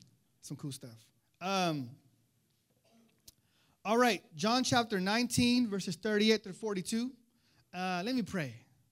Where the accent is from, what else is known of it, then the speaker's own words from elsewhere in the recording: Bronx, New York, United States; Where y'all going? I'm from the Bronx, right?